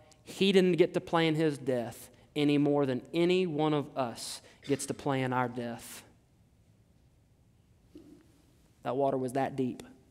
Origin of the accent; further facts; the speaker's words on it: Texas, United States; I'm a pastor from Southeast Texas.